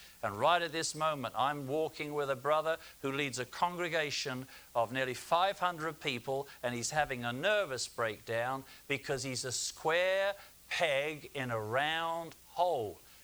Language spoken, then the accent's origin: English; United Kingdom; I'm British. Don't forget, we invented the language.